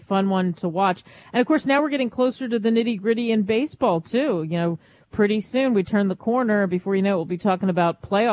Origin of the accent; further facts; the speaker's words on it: Philadelphia, Pennsylvania, United States; growing up in Philadelphia, if the Eagles are terrible, people still want to go to the game